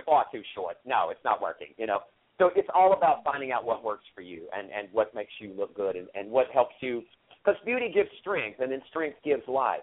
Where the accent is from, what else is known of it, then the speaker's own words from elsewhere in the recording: the South, United States; now in New York City, United States; just being a Southerner, having good manners, hospitality, it just kind of like a second nature.